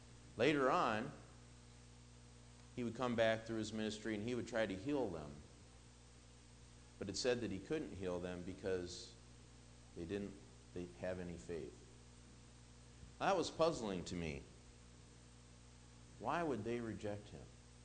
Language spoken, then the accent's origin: English; Detroit, Michigan, United States; he's from 8 Mile. That's where I'm from.